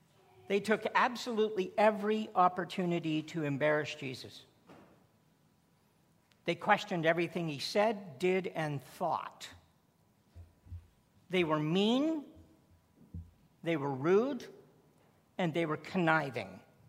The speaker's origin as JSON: {"language": "English", "town": "Simcoe", "region": "Ontario", "country": "Canada", "tie": "born or raised there", "said": "when I was growing up in Simcoe, we had 3 African-American families in the whole town."}